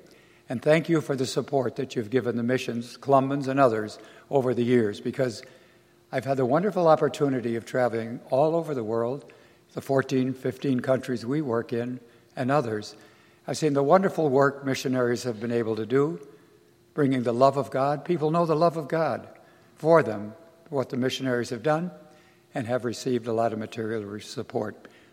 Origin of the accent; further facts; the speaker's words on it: Chicago, Illinois, United States; as I mentioned, and I'm from Chicago. And you know, we Chicagoans are very boastful these days.